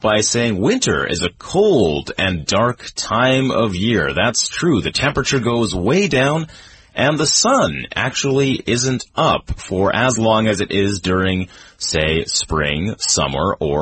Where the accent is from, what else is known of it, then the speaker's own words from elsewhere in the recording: Canada; now in Taiwan; it's not so cold here in Taiwan because I come from Canada, and in Canada, we really know winter.